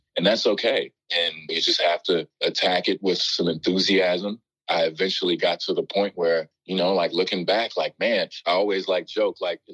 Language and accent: English; Dallas, Texas, United States; That's my hometown. I saw people that I grew up with and played high school basketball with wearing Dallas Mavericks championship jerseys.